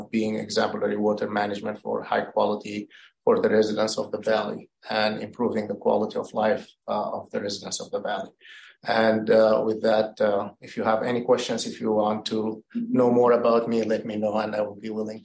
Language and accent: English; Minnesota, United States; now in California, United States; I came from Minnesota. I have been working for Minnesota, the Metropolitan Council, Environmental Services for the last 10 years.